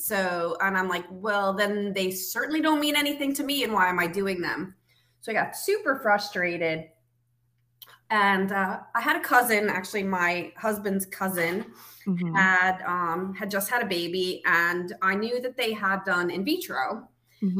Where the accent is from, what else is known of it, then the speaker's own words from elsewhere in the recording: Connecticut, United States; now in Florida, United States; I live here in Florida. Born and raised in Connecticut, where I'm also a licensed therapist as a second career.